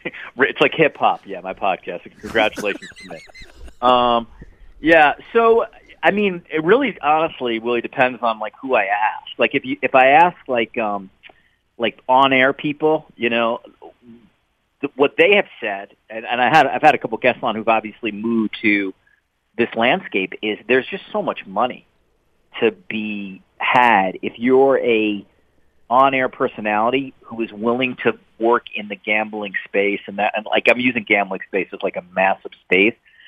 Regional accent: New York, United States; I didn't grow up in South Bend, Indiana. I grew up around New York.

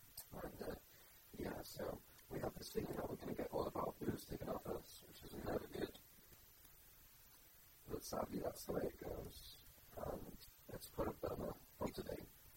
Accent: Barry, Wales, United Kingdom; I'm from Barry, which is in the south of Wales, and it's crap, and it's boring.

